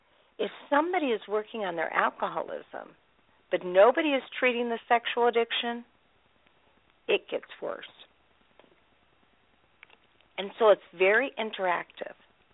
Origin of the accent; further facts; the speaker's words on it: Indianapolis, Indiana, United States; I'm from Indianapolis, Indiana, the only certified sexual addictions therapist in the Indianapolis area.